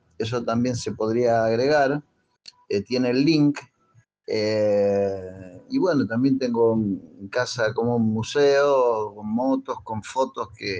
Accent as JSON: {"language": "Spanish", "town": "Rosario", "region": "Santa Fe", "country": "Argentina", "said": "Un gusto, Gonzalo. Soy de Rosario también, de la zona sur."}